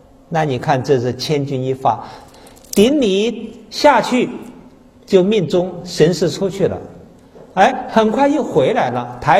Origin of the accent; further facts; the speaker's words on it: China; 所以我们作为中国人啊